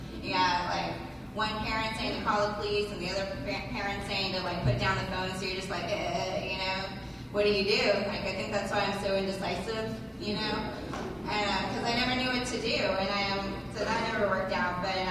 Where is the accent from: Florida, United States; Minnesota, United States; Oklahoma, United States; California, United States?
Florida, United States; Tampa; also born or lived in South Carolina; So with that, I grew up in Tampa, lived here pretty much all my life, 2 years in South Carolina. I think that's where I get the twang.